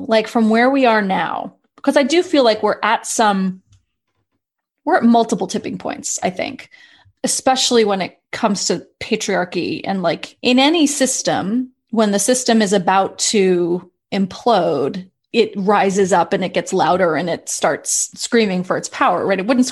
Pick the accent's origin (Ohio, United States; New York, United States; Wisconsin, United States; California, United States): New York, United States; New York City; I grew up in New York City where the idea, the myth of wealth, like the most wealthy person in New York City when I was growing up was Donald Trump.